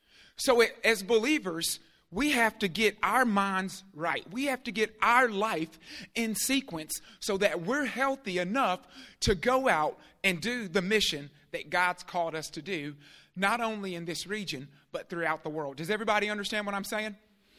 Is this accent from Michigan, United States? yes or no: no; Columbia, Tennessee, United States; Not from Clarksville. I'm from Columbia.